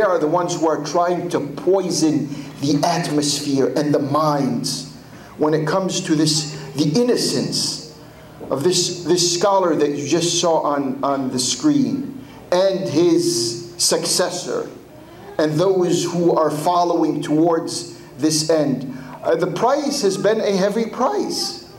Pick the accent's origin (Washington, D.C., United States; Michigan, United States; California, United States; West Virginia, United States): Washington, D.C., United States; Washington; I come from the Washington, D.C. area.